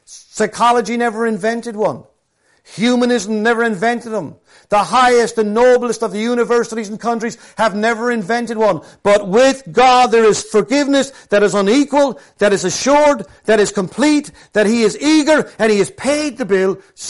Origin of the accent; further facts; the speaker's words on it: Ireland; When I was a kid growing up in Ireland, it was wonderful.